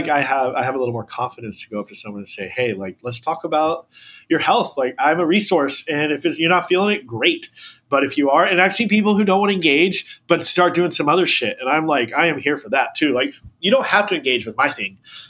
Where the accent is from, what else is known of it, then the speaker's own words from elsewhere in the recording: Houston, Texas, United States; I've got some old … on there because I'm from Houston.